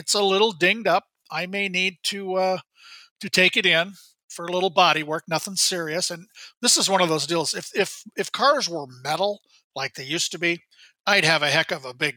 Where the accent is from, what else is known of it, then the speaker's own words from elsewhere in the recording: Iowa, United States; And I grew up in Iowa where there's a lot of deer.